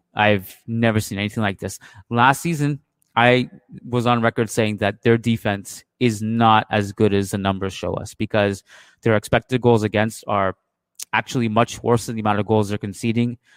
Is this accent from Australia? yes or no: no; Canada; Yeah, I'm coming from Canada.